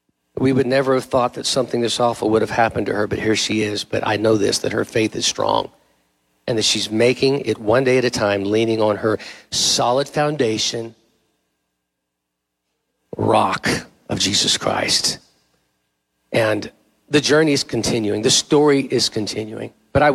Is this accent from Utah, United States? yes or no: no; California, United States; We couldn't quite get over there when I grew up in California